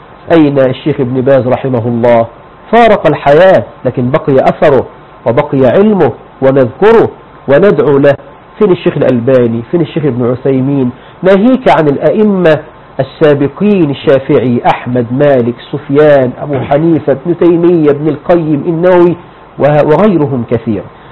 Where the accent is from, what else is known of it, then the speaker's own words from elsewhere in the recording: Egypt; وأنا صغير عندما بدأت في حفظ كتاب الله عز وجل في الكتاب عندنا في مصر